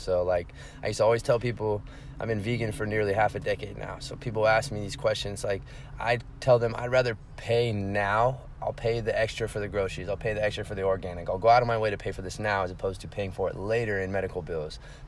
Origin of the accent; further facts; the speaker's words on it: Fresno, California, United States; now in San Diego, United States; I'm from Fresno, California. I moved to San Diego last year in March.